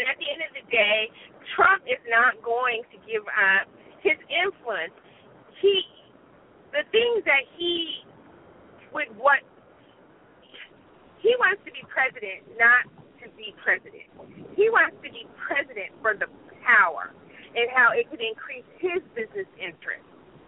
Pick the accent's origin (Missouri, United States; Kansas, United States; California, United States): California, United States; San Diego; I grew up in San Diego. I know that there are.